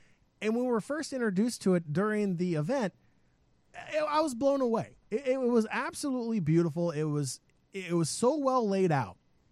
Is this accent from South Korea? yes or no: yes; South Korea; I grew up in Korea.